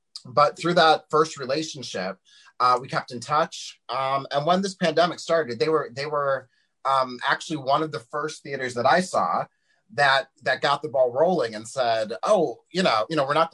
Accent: Minneapolis, Minnesota, United States; Yes, you saw Minneapolis first. Yeah. I moved here for school years and years ago during the Bush years

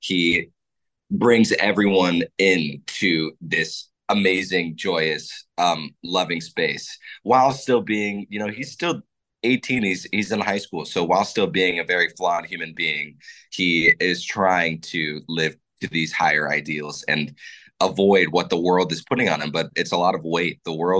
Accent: Arizona, United States; I'm from Arizona, so I saw it on stage first at a theater there.

